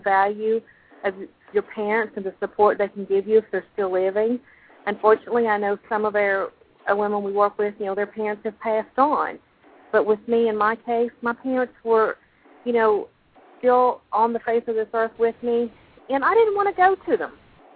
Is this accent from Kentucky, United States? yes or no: yes; Kentucky, United States; I grew up in Eastern Kentucky, in the Appalachian Mountains